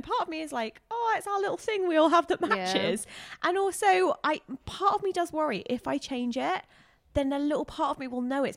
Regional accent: England, United Kingdom; you know, the biggest thing is I'm English.

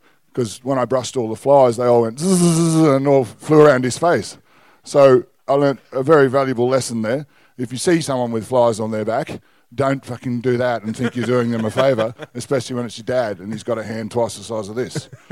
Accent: Northern Territory, Australia; I was brought up in the Northern Territory.

